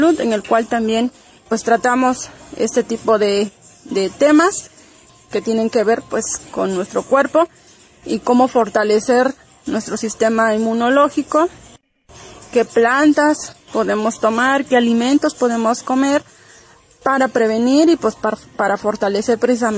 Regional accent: Amilcingo, Morelos, Mexico; Soy integrante de la Brigada de Salud Pin Flores Laureano de la comunidad de Amilcingo, aquí en el municipio de Temoac, en el estado de Morelos.

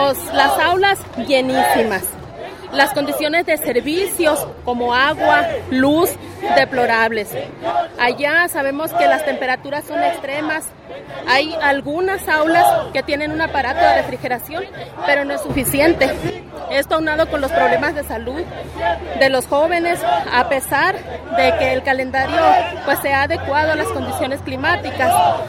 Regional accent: Sonora, Mexico; Nosotros venimos de Sonora.

